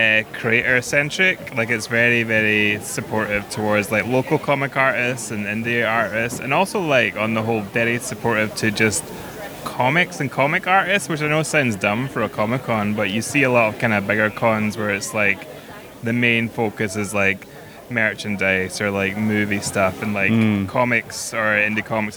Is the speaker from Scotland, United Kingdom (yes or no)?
yes; Glasgow, Scotland, United Kingdom; Glasgow, so fairly local, but an hour away local.